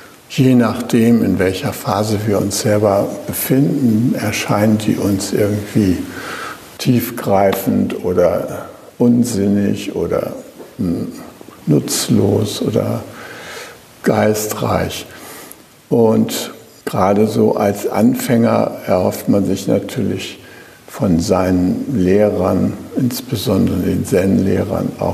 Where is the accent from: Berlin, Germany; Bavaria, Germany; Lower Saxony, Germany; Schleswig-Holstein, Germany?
Schleswig-Holstein, Germany; Und ich komme ja aus Schleswig-Holstein, da weht der Wind eigentlich meistens stark.